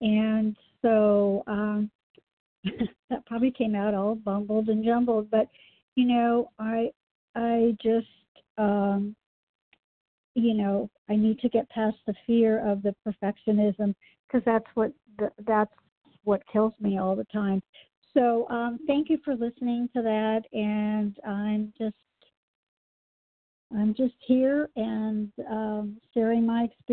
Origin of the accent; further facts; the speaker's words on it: Phoenix, Arizona, United States; I'm a recovering compulsive overeater. I'm from Phoenix, Arizona